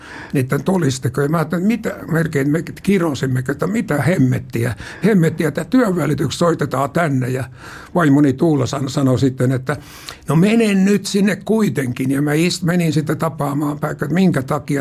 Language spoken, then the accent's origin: Finnish; Lahti, Päijät-Häme, Finland; also born or lived in Kotka; isäni sitten kun me muutettiin Lahdesta